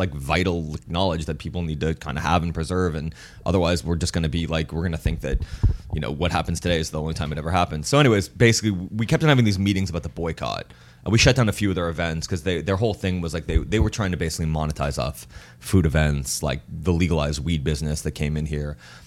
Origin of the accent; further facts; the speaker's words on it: Los Angeles, California, United States; talked about like kind of hip hop being our first language, but like being from LA to me was like my first language.